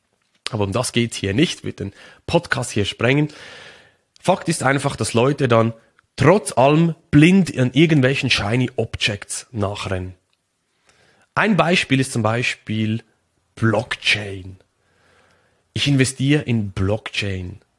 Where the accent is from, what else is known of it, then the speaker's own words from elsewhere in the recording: Switzerland; ich als Schweizer muss ja Roger Federer nehmen